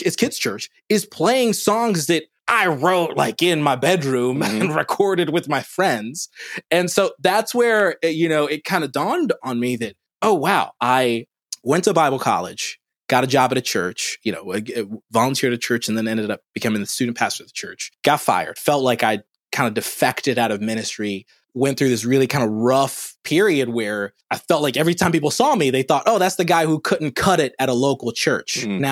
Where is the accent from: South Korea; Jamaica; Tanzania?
Tanzania; now in United States; I will say I'm from Tanzania, East Africa. My mom, before we moved to the States, her first job, she made $10 a month.